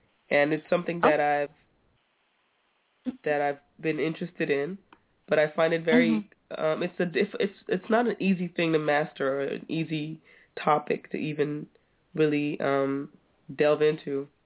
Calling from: Amsterdam, North Holland, Netherlands; Well, I'm calling from Amsterdam.

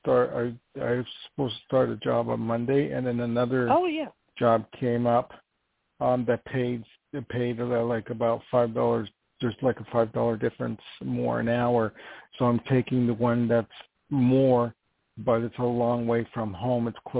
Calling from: New York, United States; calling from New York.

